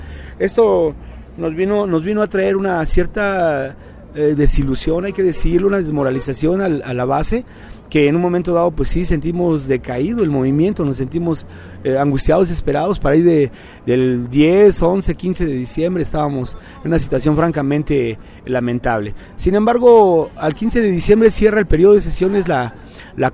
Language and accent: Spanish; Mexico; Y nosotros ahí, como mexicanos electricistas, nos damos por satisfechos